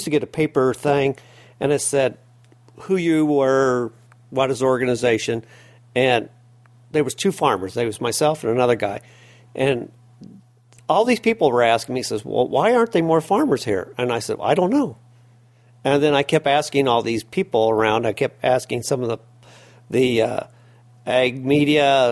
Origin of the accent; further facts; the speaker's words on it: Illinois, United States; And I say, hello … from such and such, and I'm a farmer from Illinois.